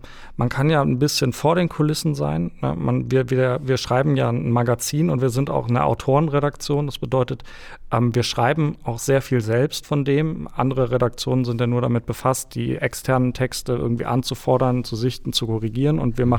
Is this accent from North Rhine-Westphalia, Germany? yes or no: no; Bavaria, Germany; Und sonst bin ich bei München groß geworden